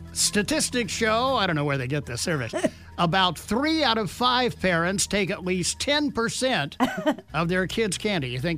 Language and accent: English; New York City, New York, United States; I grew up in New York City, and I don't think anything like him.